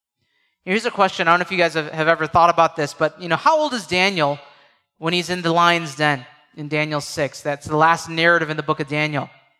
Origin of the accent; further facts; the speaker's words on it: India; and especially being an Indian, God gave me a heart for other unbelieving Indian people to come to know Christ, people from Hindu and Muslim backgrounds.